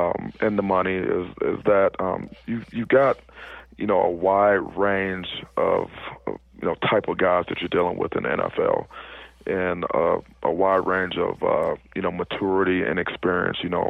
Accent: Cleveland, Ohio, United States; Then I got a chance to coach for my hometown, Cleveland Browns, and it was a team that I watched growing up

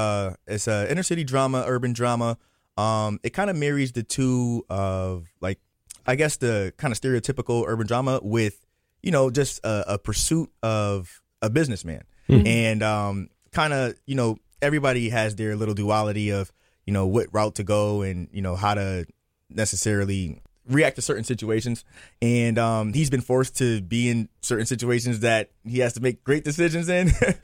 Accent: Bridgeport, United States; Right, yeah, I'm from Bridgeport.

